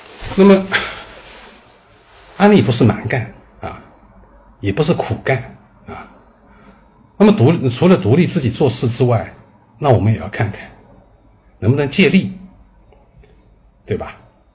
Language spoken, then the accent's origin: Chinese; Shanghai, China; 我是来自上海的